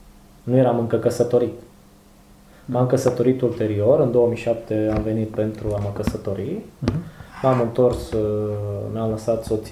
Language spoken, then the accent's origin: Romanian; Romania; moved away; am zis că revin eu la origine, că la urmă mai sunt român și nu cred că o să mor sau să mă puște cineva să mă pună la zid pe aminte în România.